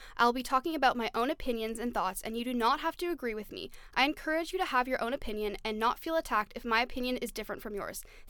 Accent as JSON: {"language": "English", "town": "Guelph", "region": "Ontario", "country": "Canada", "said": "both from Guelph, so."}